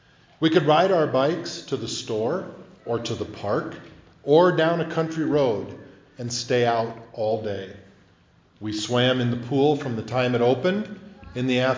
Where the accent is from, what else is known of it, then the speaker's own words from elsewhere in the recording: Beresford, South Dakota, United States; it was written by a lady who grew up in my hometown, Beersford, South Dakota.